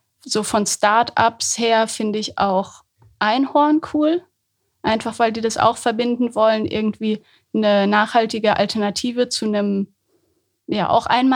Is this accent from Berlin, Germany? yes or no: no; Höxter, North Rhine-Westphalia, Germany; Aus Höxter.